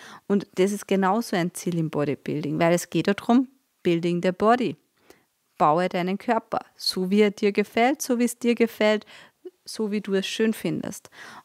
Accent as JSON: {"language": "German", "country": "Austria", "said": "ich als Österreicherin darf zur Amateurweltmeisterschaft"}